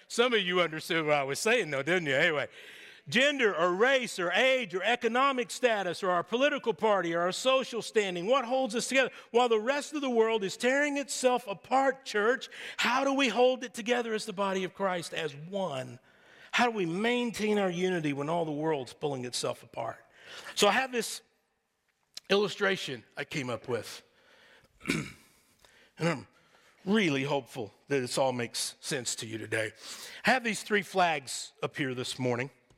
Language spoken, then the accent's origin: English; Texas, United States; I'm a native Texan. I was born in Texas, was raised in Texas, and I wanted everybody to know that I was from Texas.